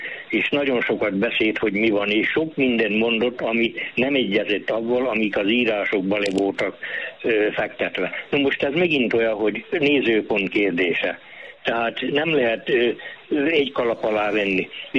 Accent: Jász-Nagykun-Szolnok, Hungary; Most én egy kis jársági faluból származom, ott zsidó temető máig megvan, nagyon sok zsidó volt

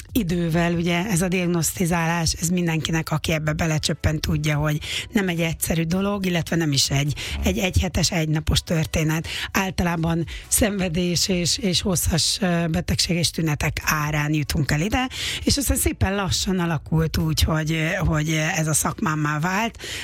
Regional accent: Hungary; én soha nem is akartam kimaradni, magyar vagyok, és az is maradtam

